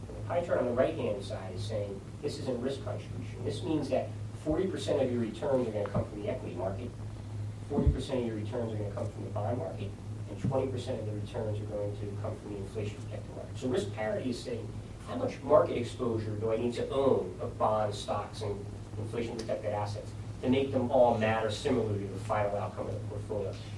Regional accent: Ireland; I can say that because I'm Irish

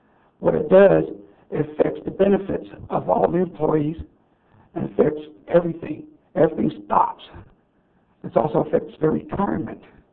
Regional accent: Newman, California, United States; Especially from Orestimba, my hometown, Newman.

